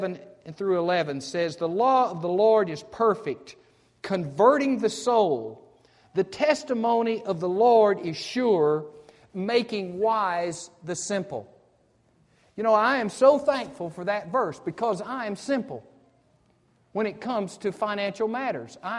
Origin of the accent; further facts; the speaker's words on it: United States; I grew up on the Tennessee River, and there's a series of dams on that river, and they generate electric power